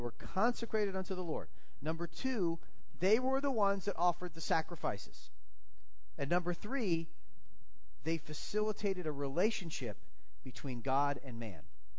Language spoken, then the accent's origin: English; Florida, United States; I'm from Florida, and in Florida, you go everywhere, and it's jeans, or shorts and flip-flops, right?